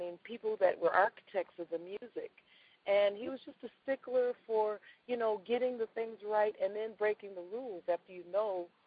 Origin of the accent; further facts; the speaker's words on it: Denver, Colorado, United States; So I was surrounded by the music. And then at that time, growing up in the Denver Public Schools, they had pretty good jazz programs